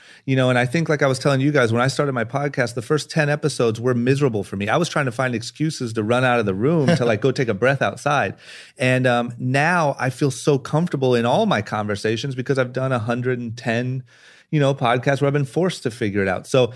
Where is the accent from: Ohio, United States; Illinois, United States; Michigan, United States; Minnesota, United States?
Ohio, United States; Akron; I remember growing up in Akron, Ohio, when that brand Famous Stars and Straps blew up.